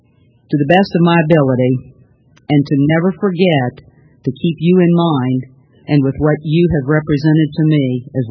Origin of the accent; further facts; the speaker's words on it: Manhattan, Kansas, United States; I'm a producer from Manhattan, Kansas.